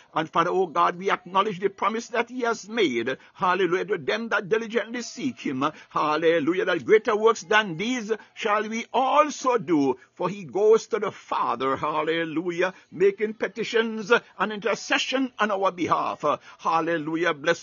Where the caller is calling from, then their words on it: Baltimore, Maryland, United States; I'm speaking from Baltimore, Maryland.